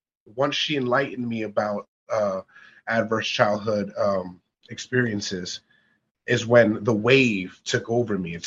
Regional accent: Bronx, New York, United States; I'm a Puerto Rican man growing up in the Bronx.

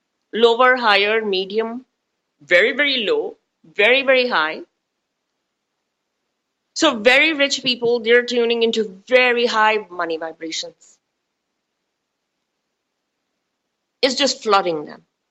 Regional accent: India; born there; I was born in India in a wonderfully progressive family and went to the highest school, private school, had a really nice childhood, amazing childhood

